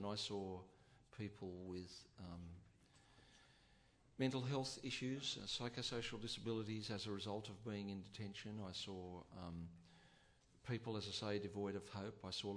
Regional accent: Australia; it saddens me and makes me feel ashamed as an Australian that we are doing that to people

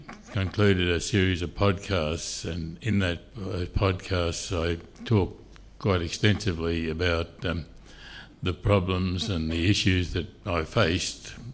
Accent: Queensland, Australia; born there; But I did get a job there because I was born in Queensland, so we got round that one.

